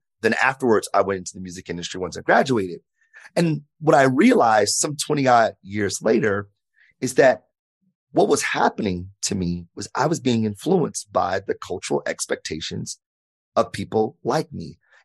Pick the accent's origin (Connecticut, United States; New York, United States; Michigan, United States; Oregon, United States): Michigan, United States; Detroit; See, I grew up in Detroit, born and raised.